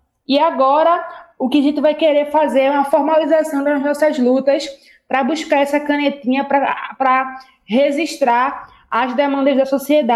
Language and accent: Portuguese; Recife, Pernambuco, Brazil; born there; now in Paulista, Brazil; que eu nasci no Ibura, moro em Paulista há 15 anos.